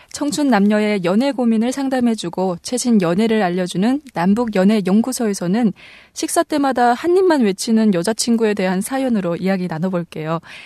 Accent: Musan, North Hamgyong, North Korea; now in South Korea; 저는 똑소리 나는 무산 여자

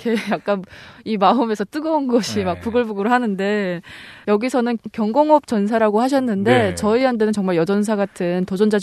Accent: North Korea; 저도 네. 탈북민인데

